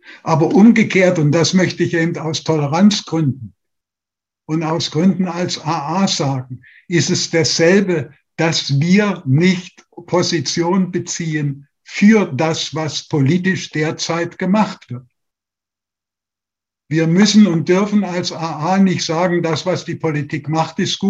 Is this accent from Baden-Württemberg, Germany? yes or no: no; Saxony-Anhalt, Germany; born there; also born or lived in southern Germany; Von meinem Leben habe ich 40 Jahre in Süddeutschland verbracht und bin seit 1991 wieder in mein Geburtsland, heute Sachsen-Anhalt, zurückgekehrt.